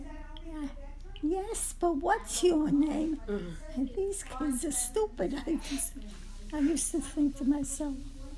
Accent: Italy; moved away; But when I came from Italy and I went to the store with my cousin Faustina

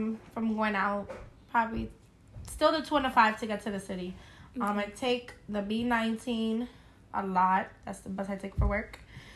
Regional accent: New York City, New York, United States; Yes, we are from New York City. My mom wasn't born here, but she met my dad here and they made a family here.

